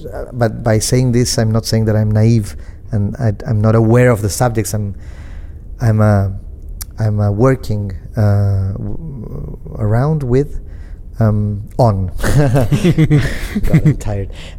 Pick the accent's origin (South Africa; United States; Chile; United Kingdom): Chile; also born or lived in Argentina; because I was growing up in Chile